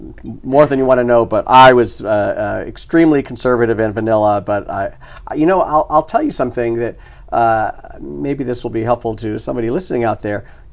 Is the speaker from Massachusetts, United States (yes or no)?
yes; Massachusetts, United States; also born or lived in Miami, Florida; My parents divorced when I was six. My mother, I was living in Miami, Florida. My mother married my stepfather and moved with me and my sister to Massachusetts.